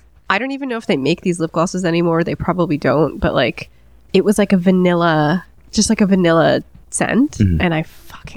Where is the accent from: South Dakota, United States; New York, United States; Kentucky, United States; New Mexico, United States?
New York, United States; I grew up on Long Island. I used to go camping in Montauk every summer as a kid.